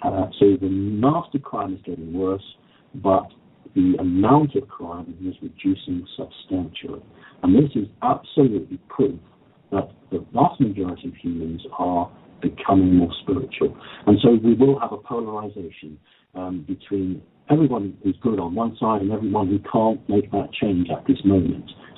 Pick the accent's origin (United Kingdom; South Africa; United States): United Kingdom; First of all, I'm obviously British and I use the word mantid.